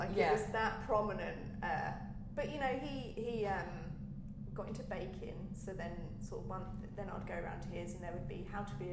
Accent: East of England, United Kingdom; So I grew up South Cambridgeshire, literally on the border with North Harts, little village. I live there now as well

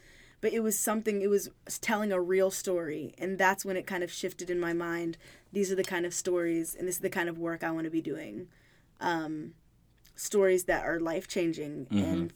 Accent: Kansas, United States; now in Brooklyn, United States; Growing up in Kansas, I know for myself personally, I don't ever want to be in spaces that don't look like the world, you know?

